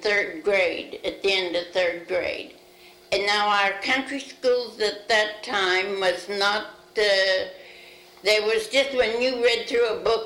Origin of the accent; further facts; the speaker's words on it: McKeesport, Pennsylvania, United States; born there; I was born in McKeesport.